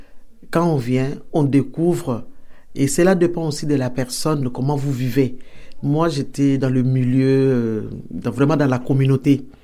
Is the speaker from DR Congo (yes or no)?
yes; DR Congo; moved away as an adult; now in France; je suis de la nationalité, je suis une Africaine, je suis du Congo, RDC, République démocratique du Congo. J'ai 62 ans.